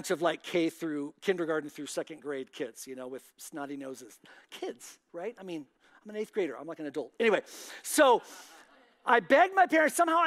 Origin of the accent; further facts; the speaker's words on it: Spain; something you may not know about me, I was born and raised in Spain